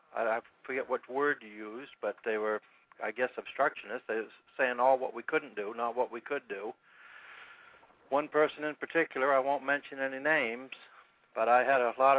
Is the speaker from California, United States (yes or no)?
no; Maine, United States; Well, I'm from Maine, and I was in Chicago